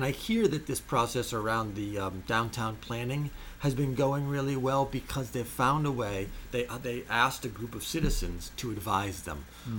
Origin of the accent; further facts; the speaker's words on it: Belmont, Massachusetts, United States; I grew up in Belmont, Massachusetts.